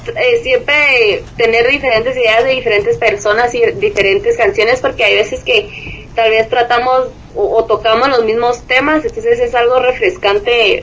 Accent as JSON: {"language": "Spanish", "country": "Guatemala", "said": "¿por qué cantas en inglés y uh-huh. sos chapina? Uh-huh. Pero realmente, como crecí oyendo solo música en inglés"}